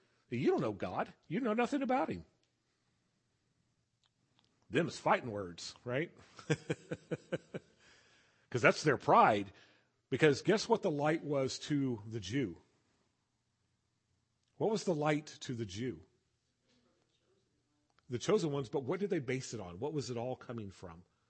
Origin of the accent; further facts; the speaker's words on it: Dallas, Texas, United States; In other words, I grew up in Dallas. You guys don't know that.